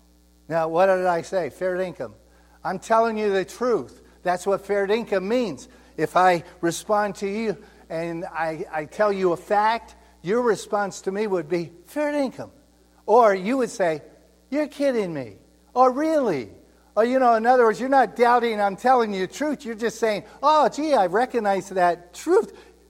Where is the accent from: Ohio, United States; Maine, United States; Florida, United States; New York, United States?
Ohio, United States; so I'm from Ohio, and it's like here.